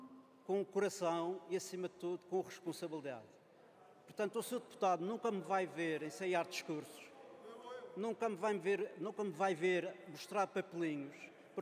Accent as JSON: {"language": "Portuguese", "region": "Madeira", "country": "Portugal", "said": "eu como madeirense que fui e que sou"}